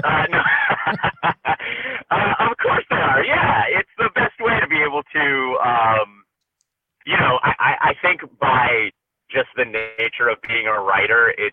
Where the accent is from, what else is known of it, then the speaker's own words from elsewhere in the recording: Florida, United States; also born or lived in Illinois; Full disclosure, was born in Illinois, but grew up in Florida. Moved down to South Florida when I was about two, but still have a ton of family in Chicago.